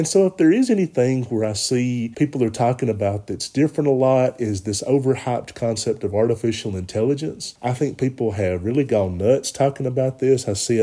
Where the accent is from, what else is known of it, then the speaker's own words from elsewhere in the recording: Alabama, United States; now in Los Angeles, United States; All the time growing up in Alabama, I heard, oh my God, Los Angeles, that's Sodom and Gomorrah